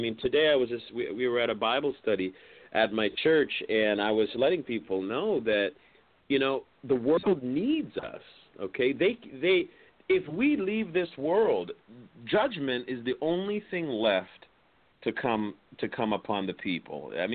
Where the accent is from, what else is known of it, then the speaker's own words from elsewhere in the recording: Canada; I'm from Canada